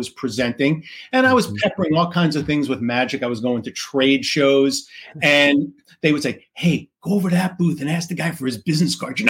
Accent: New York City, New York, United States; I was 12 years old, growing up in New York City.

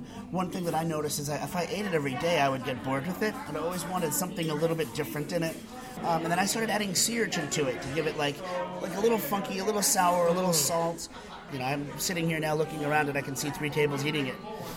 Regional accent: Hartford, Connecticut, United States; now in Boston, United States; Well, I grew up in Hartford, Connecticut, and I was coming up to Boston a lot for like punk rock and hardcore shows

